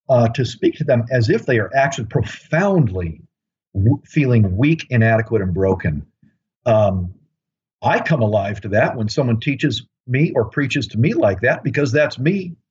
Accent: Chicago, Illinois, United States; I grew up in Chicago on the Bulls, 97-98, The Last Dance, MJ.

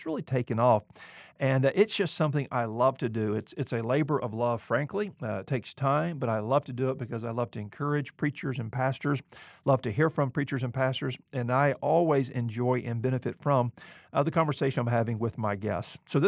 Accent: Mobile, Alabama, United States; What is more, welcome to Alabama, my home state. I'm from Mobile, the other end of the state

